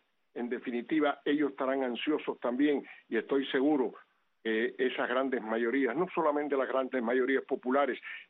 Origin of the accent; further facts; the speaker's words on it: Cuba; moved away; como cubano cargado de añoranzas y cargado de esperanzas durante tantos años por el regreso a la patria